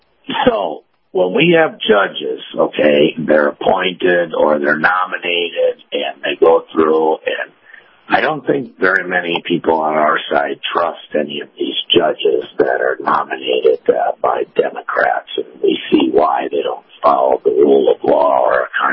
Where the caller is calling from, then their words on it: Tampa, Florida, United States; in Tampa.